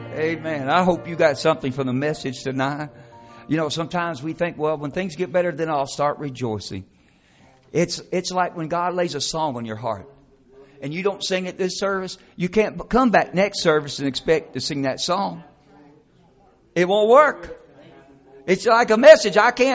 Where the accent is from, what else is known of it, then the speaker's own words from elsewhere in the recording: Kentucky, United States; I am from Kentucky.